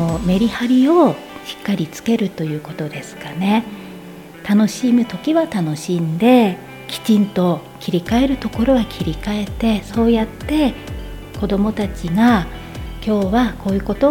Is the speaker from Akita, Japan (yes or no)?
yes; Daisen, Akita, Japan; 出身は秋田県大仙市です。